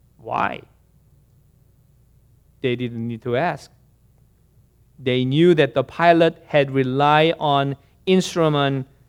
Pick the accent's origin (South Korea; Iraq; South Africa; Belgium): South Korea; moved away; When I was growing up in Korea